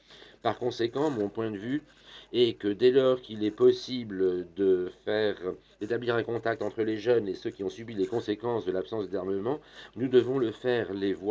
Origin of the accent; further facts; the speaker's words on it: Germany; French is a second language; je viens d'Allemagne.